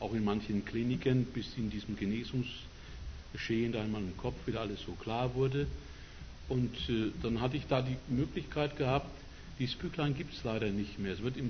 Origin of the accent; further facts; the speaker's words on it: Nuremberg, Bavaria, Germany; Ich gebürtig komme ich aus der Ecke von Nürnberg, in der Ecke bin ich groß geworden.